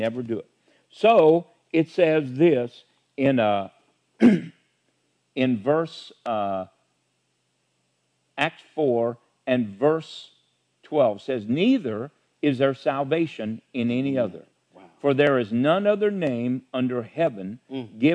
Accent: Sidney, Ohio, United States; Tell me, oh, you're from the South. Amen. No, I'm from Sydney, Ohio.

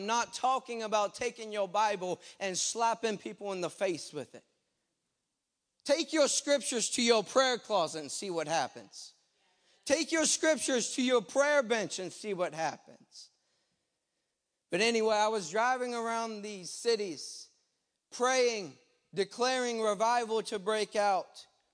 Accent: Zanesville, Ohio, United States; One around my city, my hometown city, Zanesville, and one around our state capital, Columbus

